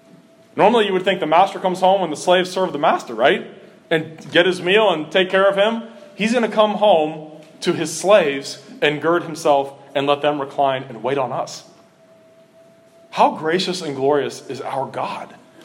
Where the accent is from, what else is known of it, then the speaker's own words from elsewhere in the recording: Cincinnati, Ohio, United States; where I grew up in Ohio, on the outskirts of Cincinnati, down by the Ohio River, there was a park that was less than 2 miles from my house.